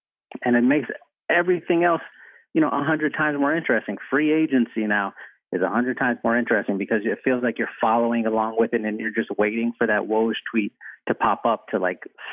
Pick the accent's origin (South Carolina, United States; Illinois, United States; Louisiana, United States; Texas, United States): Texas, United States; San Antonio; I grew up in South San Antonio, which is predominantly Hispanic.